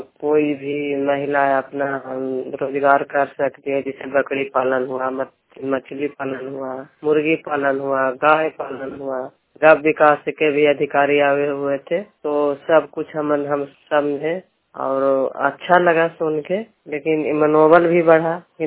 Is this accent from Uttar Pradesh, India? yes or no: no; Kharwara, Bihar, India; गांव खरवारा, हरनौत प्रखंड के रहने वाली हूँ, जिला नालंदा।